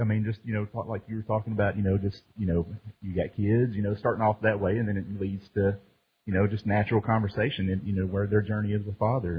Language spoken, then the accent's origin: English; Houston, Texas, United States; from Houston, Texas.